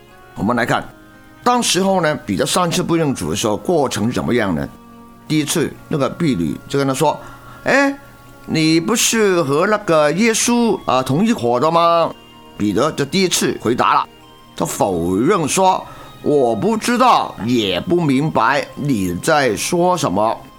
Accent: Hong Kong; 你听我讲话知道我是香港人嘛。

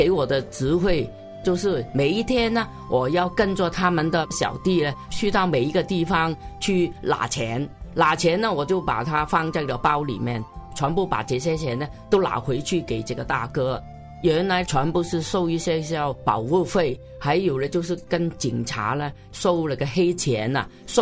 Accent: Hong Kong; 我在香港的一个农村长大的，到十二岁第一次进学校。

